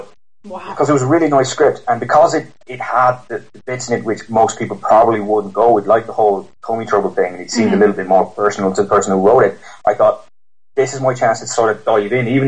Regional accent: Ireland; now in England, United Kingdom; I'm an Irishman living in England, I always get compliments on my voice, mainly because of the accent

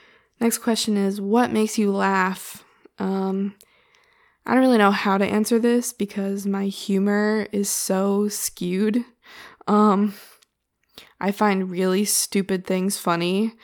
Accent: United States; And I'm from America.

